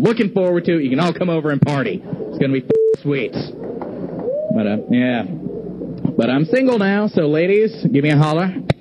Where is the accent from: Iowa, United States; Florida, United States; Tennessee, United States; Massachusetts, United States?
Florida, United States; I'm originally from Florida.